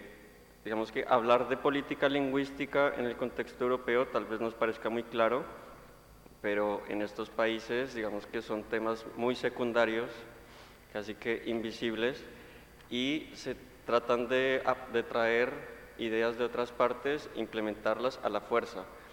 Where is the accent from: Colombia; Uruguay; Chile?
Colombia; soy colombiano.